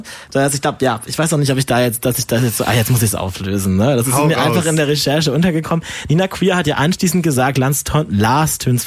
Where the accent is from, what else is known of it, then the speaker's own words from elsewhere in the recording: Lower Saxony, Germany; Ich komme aus dem Osnabrücker Land. Das schließt sich ja direkt an.